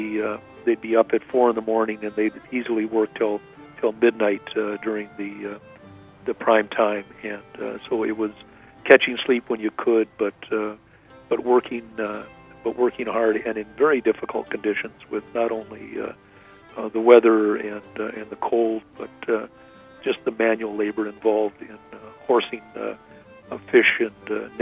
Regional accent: Knife River, Minnesota, United States; And back then, growing up in Knife River and driving into two harbors at 4:30 in the morning or 5 o'clock in the morning to get on board the Nelson J

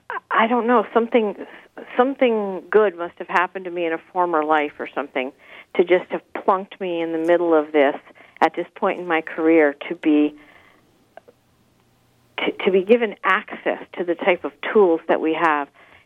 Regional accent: Connecticut, United States; now in Upstate New York, United States; I live in upstate New York now, but I come from the Connecticut shoreline.

